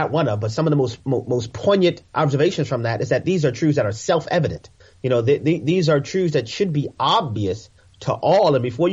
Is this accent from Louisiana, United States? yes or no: yes; New Orleans, Louisiana, United States; cities like my hometown of New Orleans, Louisiana